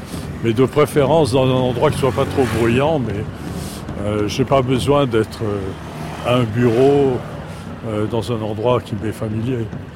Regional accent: Nice, Provence-Alpes-Côte d'Azur, France; Bien, c'est vrai que je suis né à Nice et j'ai grandi à Nice, qui était une ville assez refermée.

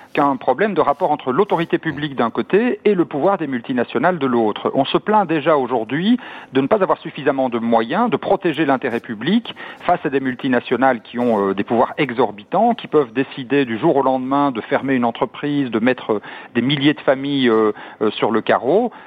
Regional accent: Wallonia, Belgium; nous ne ratifierons pas, en tout cas chez nous en Wallonie, ce traité.

